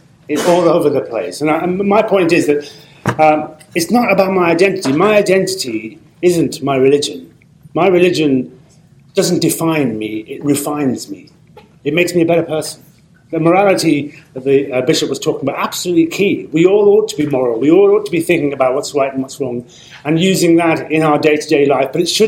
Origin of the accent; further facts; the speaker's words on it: Birmingham, West Midlands, United Kingdom; I was born in Birmingham, ladies and gentlemen, 17,000 letters and emails calling for me to be sacked and deported. Now, I come from Birmingham, I don't want to go back there.